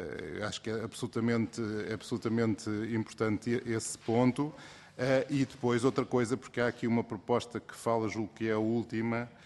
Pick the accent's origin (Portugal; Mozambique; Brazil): Portugal; Lisbon; Portanto, eu, como sou de Lisboa